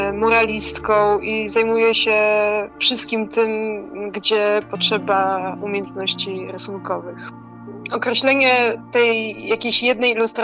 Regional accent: Lower Silesian Voivodeship, Poland; wychowałam się na koziej farmie w lesie pod Wrocławiem.

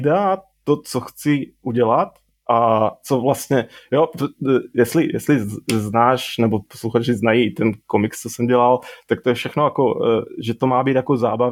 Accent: Košice, Košice Region, Slovakia; now in Prague, Czechia; Já jsem teda z Košic, ale 20 let žiju v Praze

